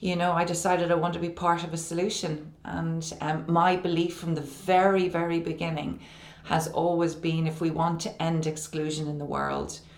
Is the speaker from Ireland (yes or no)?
yes; Ireland; Well, I'm a troublemaker for starters. I'm Irish and I'm a troublemaker. I'm 51 years old.